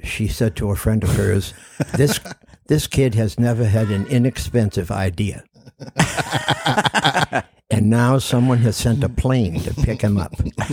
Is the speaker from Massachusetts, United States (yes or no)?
yes; Boston, Massachusetts, United States; I went to a military secondary school in New York, and I came from Boston. It was kind of alien at the time.